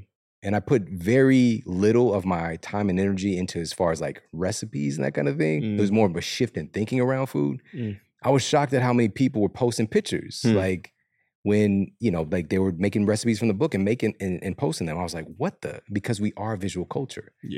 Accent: St. Louis, Missouri, United States; And yes, we're from St. Louis, man.

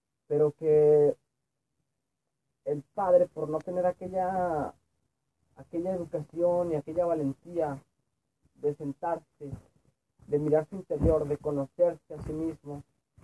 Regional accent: Mexico; Soy de México, donde obviamente hay muchos miedos que ya están en el colectivo.

